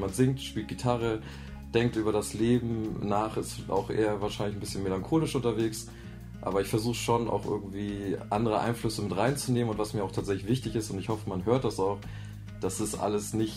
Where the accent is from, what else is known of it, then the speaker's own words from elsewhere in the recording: Germany; Also ich komme nicht direkt aus Bremen, sondern wirklich so vom Dorf, 4000 Einwohner oder 6000 vielleicht mittlerweile.